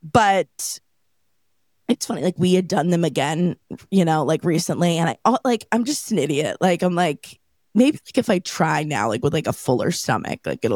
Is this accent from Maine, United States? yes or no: yes; Maine, United States; So, I'm from Maine originally. This is also part of my lore, from a small town in Maine.